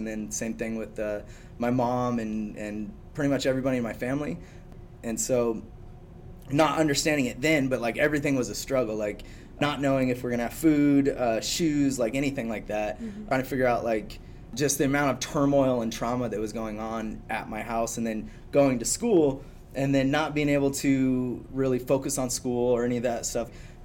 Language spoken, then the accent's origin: English; California, United States; also born or lived in La Grande; So I grew up in California, kind of bounced around a lot, homeless for a long time, and then ended up coming up and living with my grandma in La Grande.